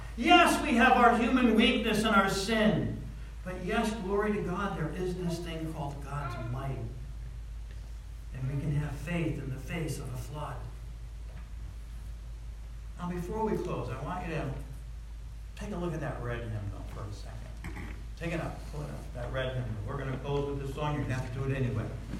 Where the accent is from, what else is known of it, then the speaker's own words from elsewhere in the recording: United States; Because, hey, we're Americans, and, you know, of course, it's all about me, right?